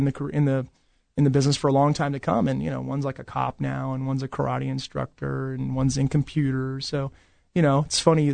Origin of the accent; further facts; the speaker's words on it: Virginia, United States; maybe because I'm from Virginia and he's from Appalachia.